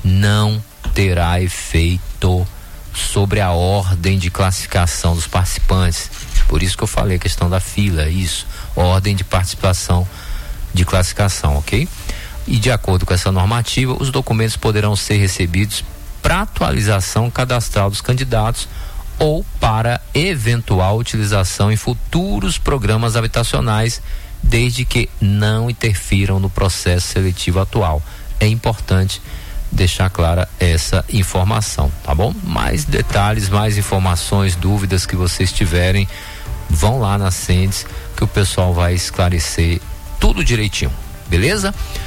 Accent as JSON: {"language": "Portuguese", "country": "Brazil", "said": "nós estamos com vergonha de dizer que somos brasileiros"}